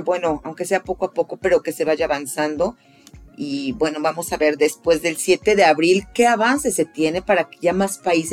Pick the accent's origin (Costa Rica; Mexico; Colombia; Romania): Mexico; Y después que podemos tener como mexicanos ese derecho